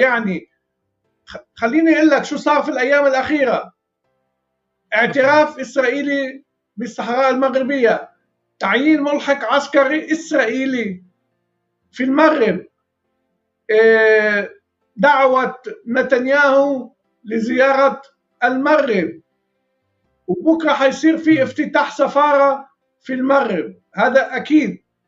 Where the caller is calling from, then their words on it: Riyadh, Riyadh Province, Saudi Arabia; كنت هلأ أنا عم بحكيك من الرياض